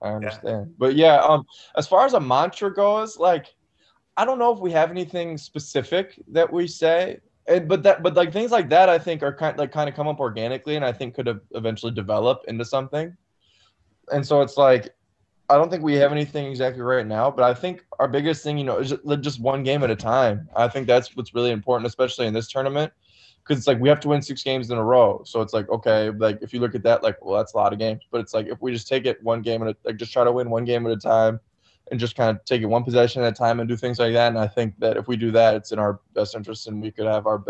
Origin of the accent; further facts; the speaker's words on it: Iowa, United States; also born or lived in Albany, New York; like I grew up in Iowa, but like a lot of my years growing up, I lived in Albany, New York